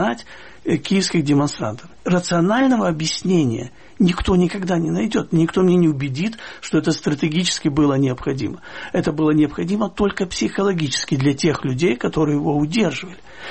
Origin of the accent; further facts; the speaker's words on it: Kyiv, Ukraine; скажу вам, как киевлянин, после Майдана событий 2014 года, когда я вышел в центр города